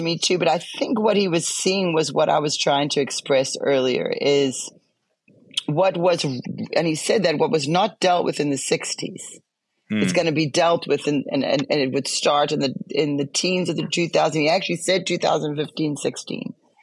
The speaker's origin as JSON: {"language": "English", "country": "South Africa", "moved": "yes", "lives_now": "United States", "said": "I'm from South Africa. I'm a legal immigrant."}